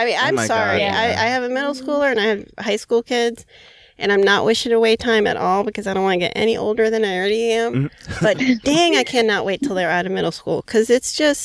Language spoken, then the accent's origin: English; Hawaii, United States; I'm a Hawaiian girl.